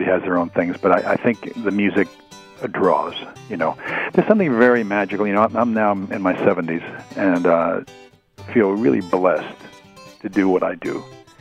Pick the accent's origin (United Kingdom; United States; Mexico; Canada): United States; New York City, New York; We grew up in New York, and in the Hudson Valley, they did, and I grew up in the city.